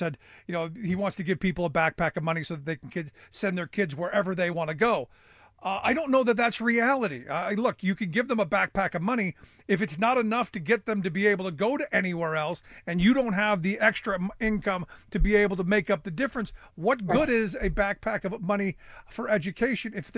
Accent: Ohio, United States; Now I turn my sights to my home state of Ohio.

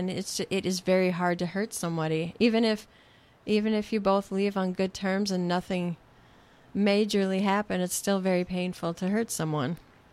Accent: North Dakota, United States; North Dakota is where I'm from. So it'll be the first time playing in my hometown, and I'm very nervous about that.

